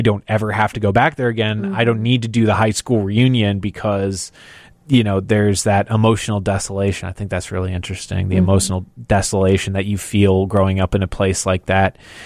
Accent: Palatine, Illinois, United States; I'm from Palatine.

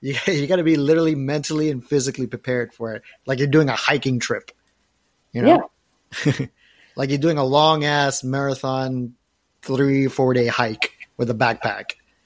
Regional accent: Miami, Florida, United States; I mean, I'm from Miami, and it's hot for me, you know?

